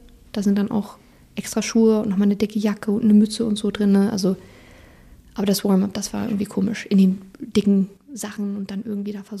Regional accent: Switzerland; Ich komme ja aus der Schweiz, da ist man ja die kalten Temperaturen gewohnt.

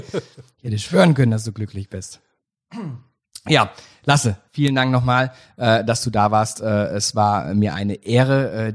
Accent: Baden-Württemberg, Germany; Ich komme aus dem Schwarzwald und da trinkt man halt auch noch richtiges Bier, also Pilz.

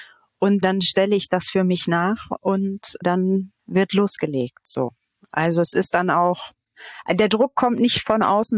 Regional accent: Hamburg, Germany; Also ich bin Hamburgerin durch und durch, auch gebürtige, nicht nur geboren, sondern gebürtig seit Generationen. Mein Herz hängt am Norden.

